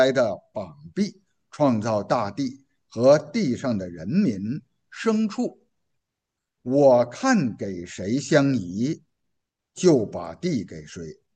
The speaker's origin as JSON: {"language": "Chinese", "country": "China", "said": "我们中国人呢，如果要数算我们那些封建王朝的这个朝代"}